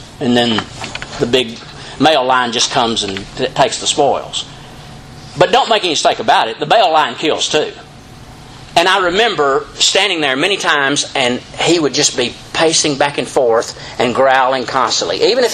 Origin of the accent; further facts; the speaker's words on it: Corinth, Mississippi, United States; back when I was growing up in Corinth, Mississippi, really small one-horse town when I was growing up there and Jolene was growing up there.